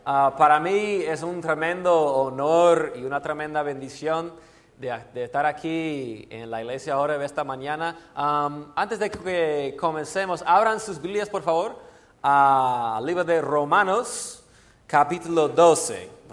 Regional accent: Florida, United States; Spanish is a second language; also born or lived in Houston, Texas; Soy originario de Texas. Me nací en Houston, Texas, pero mi familia y yo nos mudamos a la Florida cuando tenía apenas 5 o 6 años. Y allá en Florida me crié

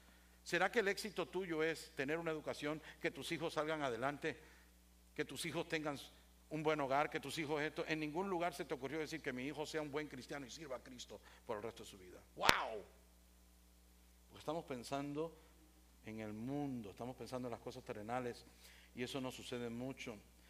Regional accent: Puerto Rico; Usted se puede burlar de mi hablado, porque soy puertorriqueño.

